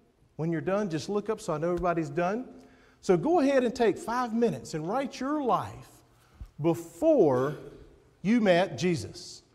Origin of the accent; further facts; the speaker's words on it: Stokesdale, North Carolina, United States; I grew up in Stokesdale, North Carolina, with a wonderful mom and dad and three brothers.